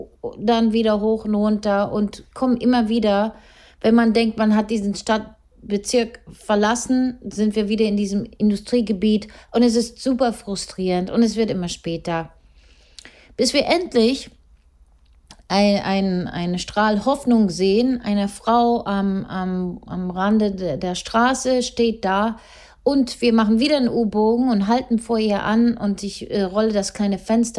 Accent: Italy; Ich frage ein zweites Mal höflicher, deutlicher, auf Italienisch. Bin ja Italienerin

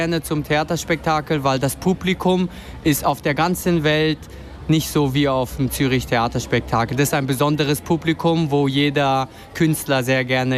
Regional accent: Vietnam; now in Germany; Ich komme ursprünglich aus Vietnam, aber ich lebe derzeit in Deutschland.

